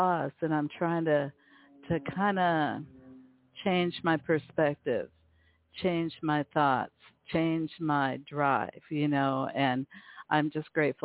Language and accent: English; Seattle, Washington, United States; and they're actually out of Seattle, Washington, my hometown.